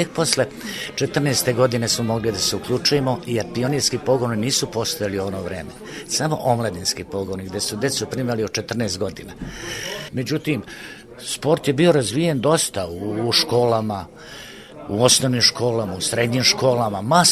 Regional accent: Vršac, Vojvodina, Serbia; moved away as an adult; Rođen sam u Vršcu godine 1947. davne. Od oca radnika i majke domaćice. U Vršcu završio sam osnovnu školu, srednju školu.

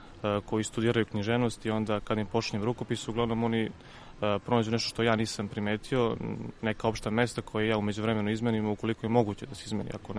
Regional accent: Lazarevac, Belgrade, Serbia; Dobar dan, dolazim iz Lazarevca, godište sam 2000

